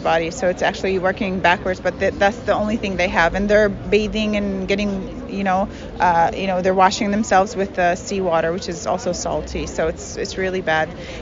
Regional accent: Jerusalem, Palestine; now in Pleasant Hill, United States; I'm originally from Palestine. I was born and raised in Jerusalem, and I live in Pleasant Hill. I'm coming here to support my Palestinian people.

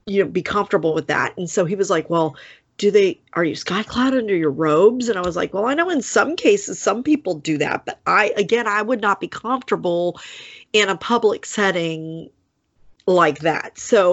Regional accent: San Antonio, Texas, United States; also born or lived in Denver, Colorado; I was born in Colorado. I was born in Denver. And we would come down to San Antonio, where my mom's parents lived, for vacations once a year. But by the time I was, you know, 6 years old, we had moved from Denver to San Antonio.

